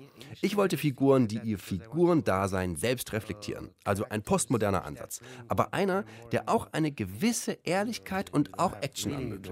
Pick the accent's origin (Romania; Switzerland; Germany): Romania; Ich könnte es mir ja einfach machen und sagen, ich komme aus Rumänien